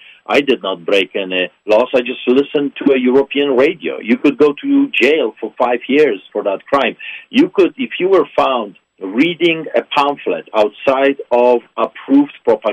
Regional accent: Poland; moved away; I grew up in Poland under the boots of the Soviets behind the Iron Curtain.

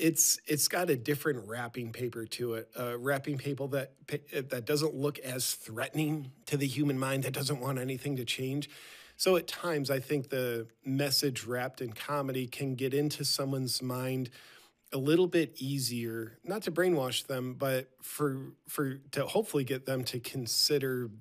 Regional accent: United States; born there; I was born in America and don't like to admit it, but it's true, so I will.

